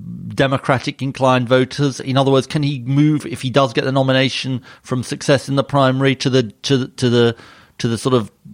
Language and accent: English; Yorkshire and the Humber, United Kingdom; the distance from my hometown in Yorkshire to Shenzhen, is a distance of nearly 11,400 miles.